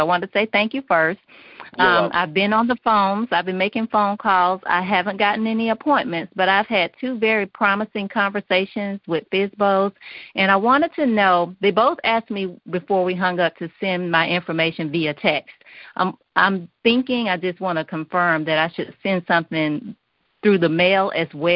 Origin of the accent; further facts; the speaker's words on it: Atlanta, Georgia, United States; I'm from Georgia, Atlanta, Georgia.